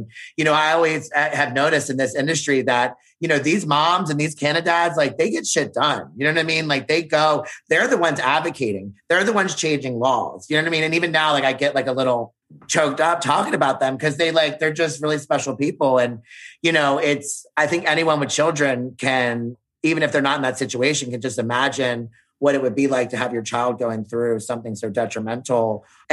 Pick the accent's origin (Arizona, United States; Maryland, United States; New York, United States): Maryland, United States; Baltimore; I'm from Baltimore City, from the East Coast